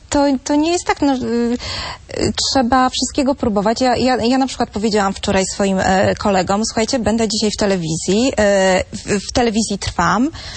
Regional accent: Toruń, Kuyavian-Pomeranian Voivodeship, Poland; ja jestem torunianką, jestem Polką i nigdy się nie wstydziłam tego, że jestem Polką.

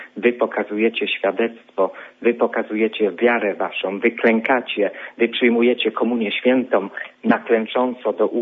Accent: Greater Poland Voivodeship, Poland; jestem z Wielkopolski.

